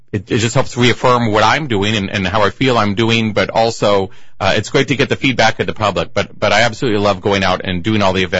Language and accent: English; Wenatchee, Washington, United States; I'm not born, but I was raised in Wenatchee. I moved here in 1970.